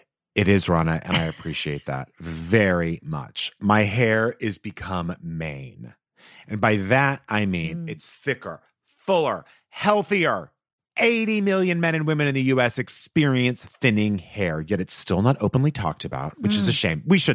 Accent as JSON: {"language": "English", "region": "Texas", "country": "United States", "said": "I grew up saying insurance."}